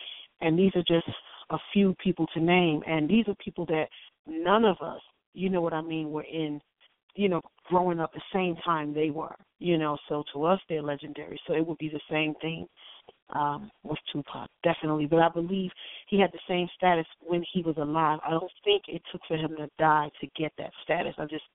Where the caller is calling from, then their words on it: New Jersey, United States; Hey, it's … calling from North New Jersey.